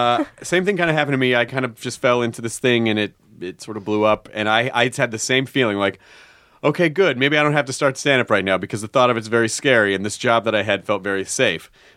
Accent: Memphis, Tennessee, United States; born or raised there; also born or lived in Kentucky

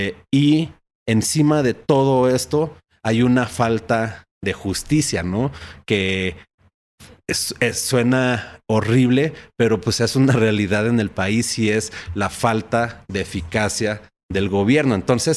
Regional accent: Uruapan, Michoacán, Mexico; born there; lo que sonaba en Uruapan, Michoacán, que es donde yo nací, donde la familia, por mi parte materna, vive.

